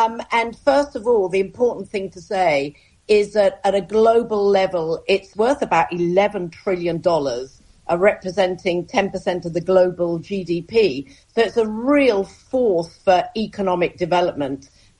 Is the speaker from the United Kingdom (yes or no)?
yes; United Kingdom; So, for example, I'm a Brit, and when I come to the US, I need something called an ESTA